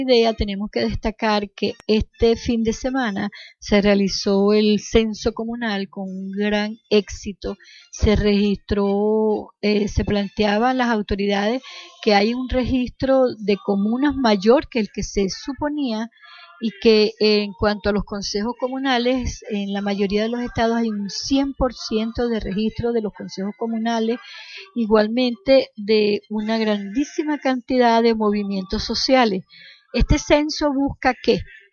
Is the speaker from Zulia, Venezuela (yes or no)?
no; Caracas, Capital District, Venezuela; Yo como caraqueña victoriana